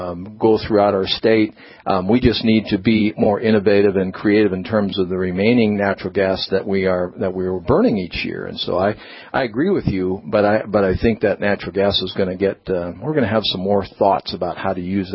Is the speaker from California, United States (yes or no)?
no; Tioga, North Dakota, United States; I grew up in Tioga. I've been around natural gas for 40 years